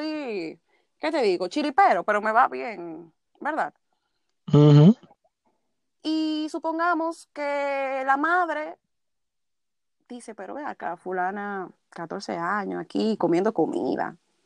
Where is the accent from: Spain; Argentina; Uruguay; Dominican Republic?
Dominican Republic; somos los dominicanos, de cierta manera, somos permisivos con ciertas cosas.